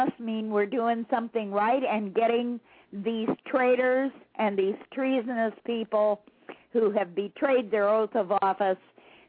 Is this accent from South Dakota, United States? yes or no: yes; Pine Ridge Reservation, South Dakota, United States; I sure am. I'm from the Pine Ridge Reservation.